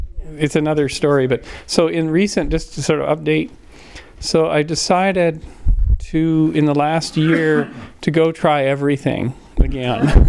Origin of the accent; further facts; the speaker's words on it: Canada; now in Santa Cruz, United States; Well, I'm a youngin'. Came to Santa Cruz in 1994. Oh my God. I'm from Canada.